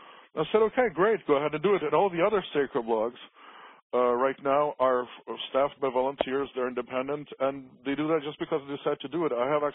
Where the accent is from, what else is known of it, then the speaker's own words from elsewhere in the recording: Switzerland; also born or lived in Washington, D.C., United States; now in Florida, United States; I was born myself in Switzerland. I lived there most of my life, though I studied in the United States. So I lived in Washington, D.C. for a couple of years, got a couple of degrees there, and now I live in Florida.